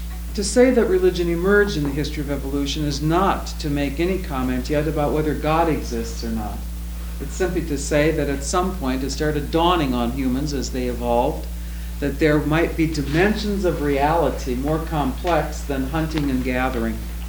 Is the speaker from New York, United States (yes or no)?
no; North Dakota, United States; I was raised on Egermeyer's Bible storybooks. And we read them diligently in North and South Dakota and looked at the pictures.